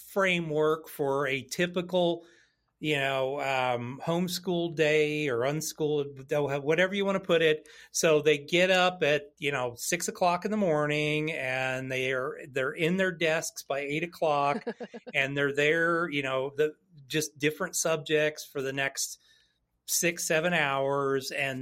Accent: Texas, United States; You know, like I come from Texas, so, you know, I have a huge heart for any of the soldiers that fought there.

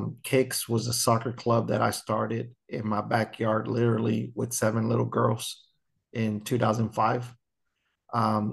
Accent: Texas, United States; simply growing up in North Texas, I didn't trust many coaches with my daughter.

